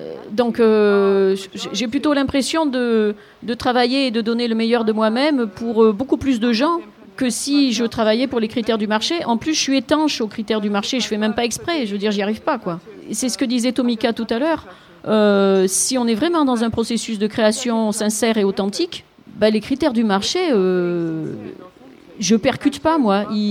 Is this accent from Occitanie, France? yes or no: yes; Occitanie, France; je viens du sud de la France, du Gard.